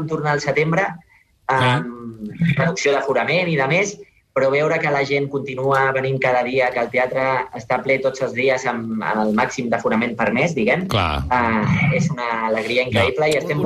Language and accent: Catalan; Badia del Vallès, Catalonia, Spain; now in Barcelona, Spain; jo sóc de Badia del Vallès, però he viscut gairebé des dels 17 anys a Barcelona